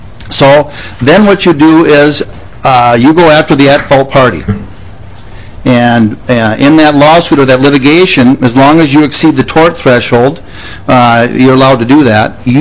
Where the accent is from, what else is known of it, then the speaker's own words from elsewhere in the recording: Ireland; I'm going to take a shot at it because I'm Irish.